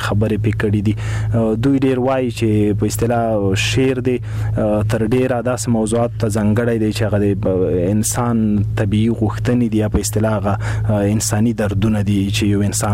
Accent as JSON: {"language": "Pashto", "region": "Khost", "country": "Afghanistan", "tie": "born or raised there", "said": "زه د خوست یم، … دلته لوی شوی یم، دلته مې زده کړې کړي دي."}